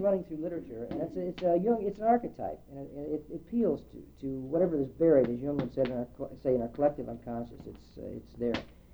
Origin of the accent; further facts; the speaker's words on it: Illinois, United States; It's just like being on the farm was growing up in Southern Illinois.